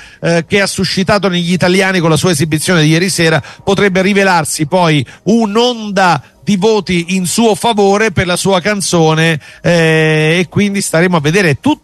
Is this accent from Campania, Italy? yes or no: yes; Campania, Italy; È chiaro che noi da napoletani, da campani, tifiamo